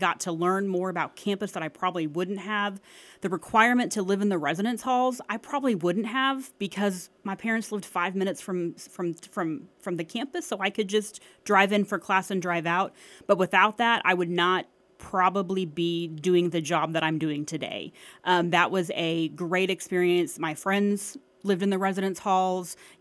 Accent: Lawton, Oklahoma, United States; So I grew up in Lawton, so Cameron was always here

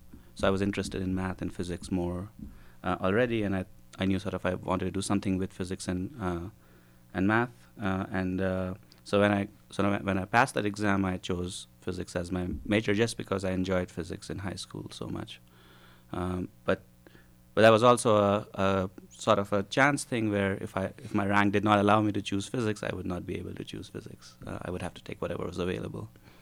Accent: India; So I grew up in India, and so around your age, I was doing my high school in India.

